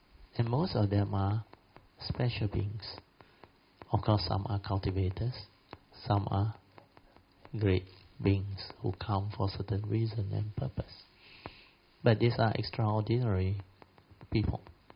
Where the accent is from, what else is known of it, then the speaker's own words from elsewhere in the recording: Simpang Kuala, Kedah, Malaysia; Yeah, 200 ringgit in my hometown, Simpang Kuala, Alustar. That was in the year 1950-something. I was born in 54.